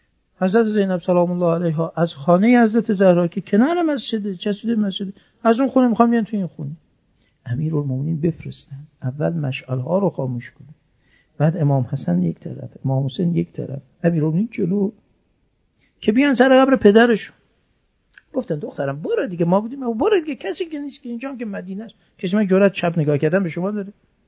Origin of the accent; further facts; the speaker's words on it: Iran; شرمساریم بگیم ما ایرانی هستیم.